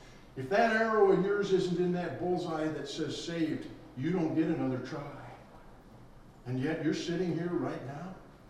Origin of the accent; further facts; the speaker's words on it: North Dakota, United States; I'm from North Dakota, and we have a very large snow removal business because we get a lot of snow.